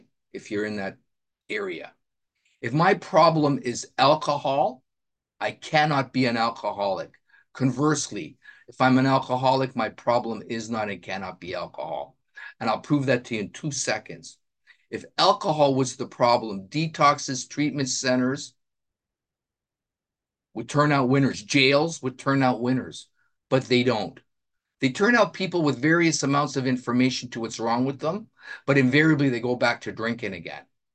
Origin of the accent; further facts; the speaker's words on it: Nobleton, Ontario, Canada; I'm an alcoholic from Nobleton, Ontario, Canada.